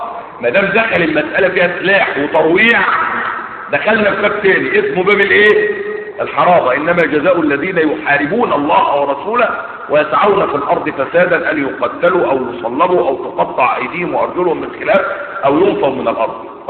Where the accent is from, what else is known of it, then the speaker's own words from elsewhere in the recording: Egypt; اما اللي على الساحه عندنا في مصر هنا قالوا فلان وفلان